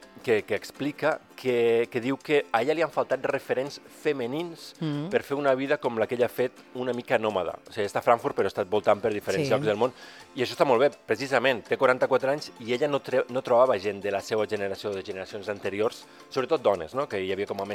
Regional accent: Tortosa, Catalonia, Spain; Jo soc de Tortosa, llavors també tinc més contactes amb gent de Tortosa.

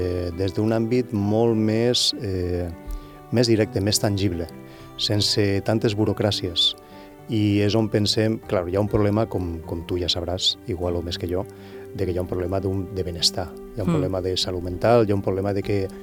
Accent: Vinaròs, Valencian Community, Spain; perquè jo sóc de Vinaròs i una mica les meves amigues

